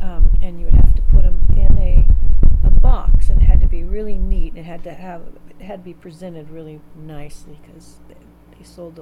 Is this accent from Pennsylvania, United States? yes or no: no; Seattle, Washington, United States; born there; I was born in Seattle, Washington.